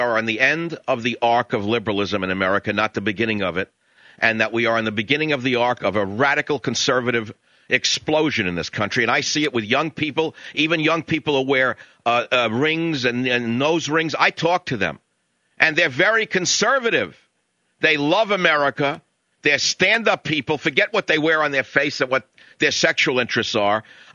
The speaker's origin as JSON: {"language": "English", "region": "New York", "country": "United States", "lives_now": "San Francisco, United States", "said": "See, I came from New York where it was not Calabresi primarily."}